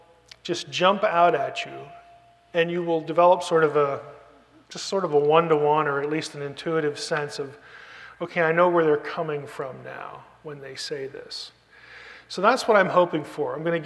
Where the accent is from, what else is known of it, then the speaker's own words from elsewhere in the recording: Lebanon, Pennsylvania, United States; I'm originally from Pennsylvania Dutch country. From Lebanon, which if you know your Pennsylvania geography, that's the county north of Lancaster. So I grew up in Lebanon